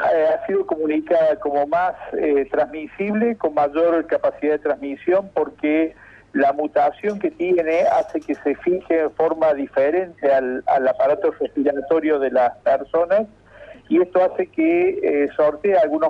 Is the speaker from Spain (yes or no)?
no; Córdoba, Argentina; Soy de Córdoba, por las dudas.